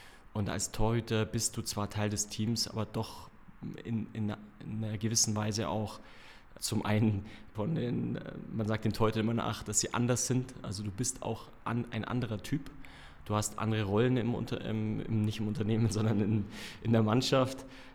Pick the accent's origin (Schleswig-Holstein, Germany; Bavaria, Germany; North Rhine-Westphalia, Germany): Bavaria, Germany; Füssen; now in Munich, Germany; heute bin ich 43 Jahre alt, bin gebürtiger Füssener, bin geboren in Füssen im Allgäu, hab da meine Jugend verbracht, dort mein Abitur gemacht.